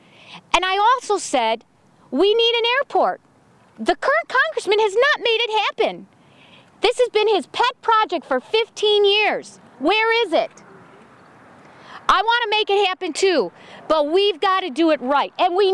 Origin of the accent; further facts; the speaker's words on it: Steger, Illinois, United States; now in Crete, United States; I grew up in Stager. We raised our family in this district. I grew up in this district.